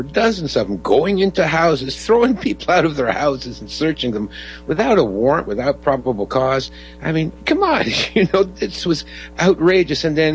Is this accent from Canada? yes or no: yes; Toronto, Ontario, Canada; also born or lived in California; I was in California for 14 years, and then I just returned last year to my hometown here in Toronto, which is, you know, our version of New York City. So, you know, I'm a big city boy too.